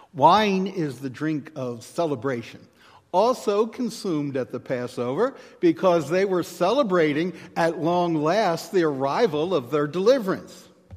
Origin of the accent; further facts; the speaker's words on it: Baltimore, Maryland, United States; In my hometown of Baltimore, among people such as Melanie and myself of German ancestry